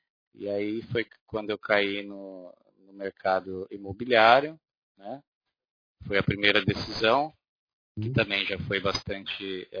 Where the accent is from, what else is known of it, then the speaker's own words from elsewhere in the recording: Brazil; moved away as an adult; eu saí do Brasil, aluguei minha casa, né? Uhum. Mas eu saí do Brasil com 10 malas, a família inteira. Minha vida se resumiu em 10 malas.